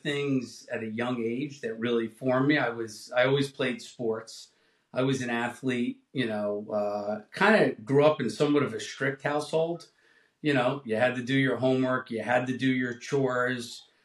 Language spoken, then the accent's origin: English; Hasbrouck Heights, New Jersey, United States; So I grew up in North Jersey in a small town called Hasbrook Heights.